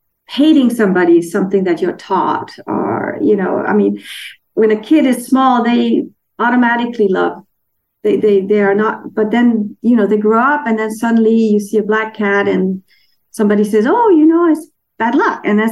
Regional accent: Denmark; And because I'm from Europe, I'm from Denmark, and there isn't that stigma with black cats as strongly as it is.

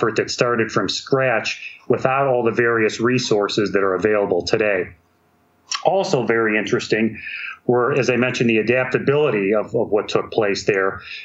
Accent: Ohio, United States; here in my home state of Ohio.

